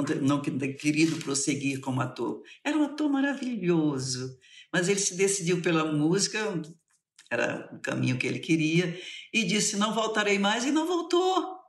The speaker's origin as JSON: {"language": "Portuguese", "region": "Pernambuco", "country": "Brazil", "accent": "Pernambuco", "said": "Aí eu voltei às minhas origens, aí fiquei... Foi uma delícia retornar às minhas origens, poder falar como... Meu jeito de falar, com o meu jeito, com o jeito da minha terra, do meu povo."}